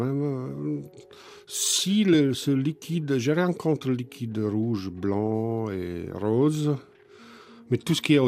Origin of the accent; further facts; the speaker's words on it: Bosnia & Herzegovina; Chez nous en Bosnie, comme j'imagine d'ailleurs dans le monde, on dit on meurt 2 fois